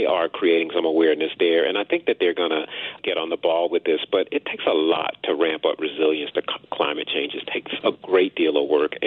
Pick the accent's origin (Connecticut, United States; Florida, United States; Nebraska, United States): Florida, United States; Tampa; because I'm from Tampa Bay.